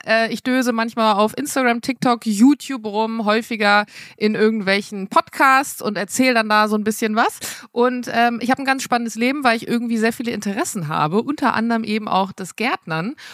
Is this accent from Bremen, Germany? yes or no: yes; Bremen, Germany; now in Berlin, Germany; Ich komme ja eigentlich aus dem Norden, aus Bremen. Das ist alles ein bisschen kleiner, ein bisschen beschaulicher und dann in die Großstadt.